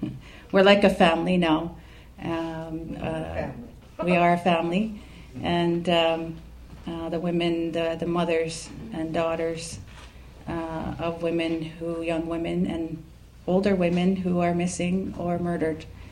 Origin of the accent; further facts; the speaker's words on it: Six Nations, Ontario, Canada; now in Montreal, Canada; I'm Mohawk from Six Nations, Bear Clan, and which is part of the Haudenosaunee Confederacy. And this is my traditional territory here in Montreal.